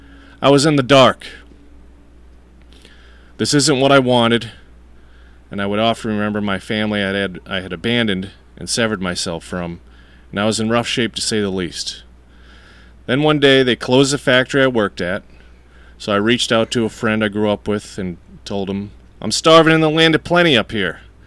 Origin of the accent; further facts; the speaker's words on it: Massachusetts, United States; now in Long Island, United States; I didn't want to be living down here in Long Island. I'm from Massachusetts, and I wasn't interested in raising a family here either.